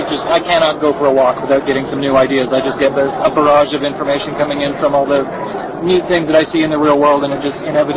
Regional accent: Canada; Background's easier, I suppose. I'm Canadian.

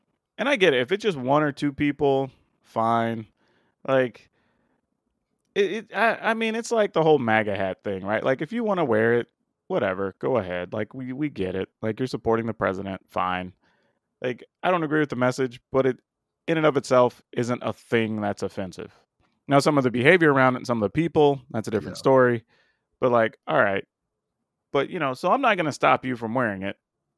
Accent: Texas, United States; I'm like, yeah, obviously, I'm from Texas, you know, whatever.

